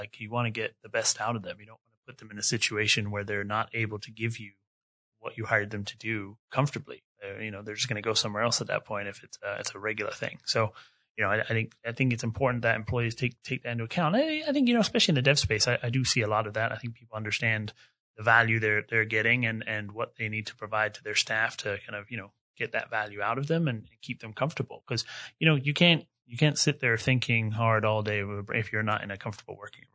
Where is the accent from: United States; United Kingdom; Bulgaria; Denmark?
United Kingdom; London; Like, you know, I come from London.